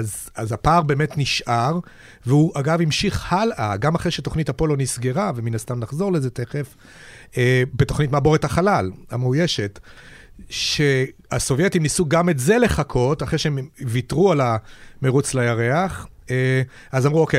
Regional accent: Petah Tikva, Central District, Israel; כשהתחלתי להתעניין בזה עוד כילד בערבות פתח תקווה בשנות ה-60

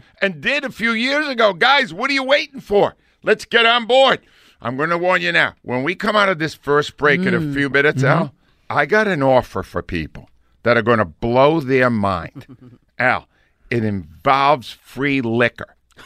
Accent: Canada; I'm Canadian and I'm 58.

